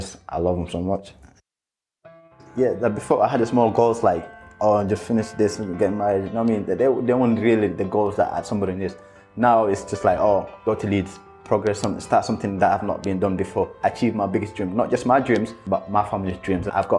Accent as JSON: {"language": "English", "country": "Somalia", "moved": "yes", "said": "When I first came to the country, I came from Somalia, which is a country that's been having war for 24 years now."}